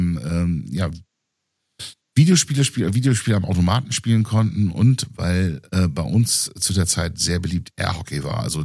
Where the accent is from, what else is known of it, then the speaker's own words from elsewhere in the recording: Bremen, Germany; da, wo ich aufgewachsen bin in Bremen